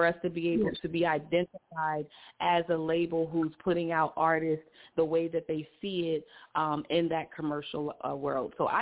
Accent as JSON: {"language": "English", "region": "Delaware", "country": "United States", "tie": "born or raised there", "said": "I went back to Delaware, my hometown."}